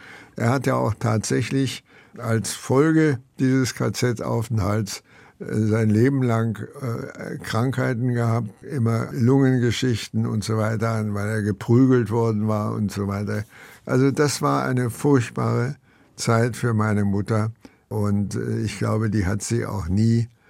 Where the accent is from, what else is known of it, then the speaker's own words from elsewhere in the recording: Berlin, Germany; ich empfinde Berlin zutiefst als meine Heimat.